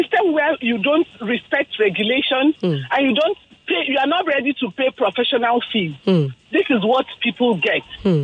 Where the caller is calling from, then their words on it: Lagos, Nigeria; I'm calling from Ajao Estate.